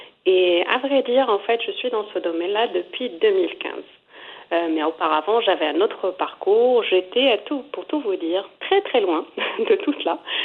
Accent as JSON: {"language": "French", "country": "Morocco", "tie": "born or raised there", "moved": "as an adult", "said": "j'ai quitté très jeune le Maroc. J'ai quitté à mes 18 ans pour faire mes études. Donc, je connaissais que ma sphère, ma ville natale"}